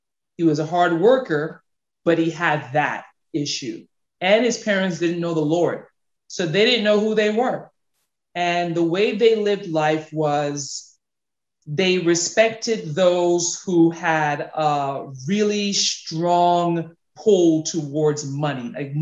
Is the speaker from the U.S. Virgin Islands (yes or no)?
yes; St. Thomas, U.S. Virgin Islands; So I'm from St. Thomas, U.S. Virgin Islands, and growing up, I grew up in a Christian household.